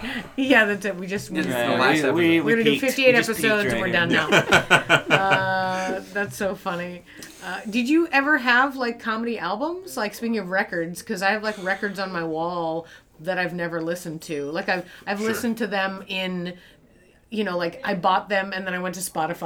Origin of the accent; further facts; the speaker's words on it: Boston, Massachusetts, United States; I didn't even know about that as a place when I was growing up in Boston.